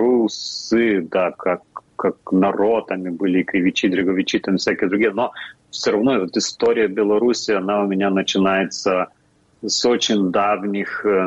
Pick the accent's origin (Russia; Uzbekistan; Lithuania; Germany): Lithuania; Russian is a second language; Но для меня, для литовцев, это вот никакого смысла не имеет.